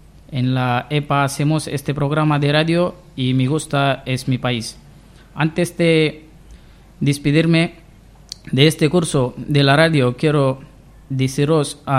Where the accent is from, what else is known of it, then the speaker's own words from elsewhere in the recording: Sangli, Maharashtra, India; born there; first language Marathi; Spanish is a second language; Yo nací en Sangli. Sangli es un pueblo de India. Soy de la familia Maharashtra. Maharashtra es una región o estado de India. Nuestra lengua es el Marathi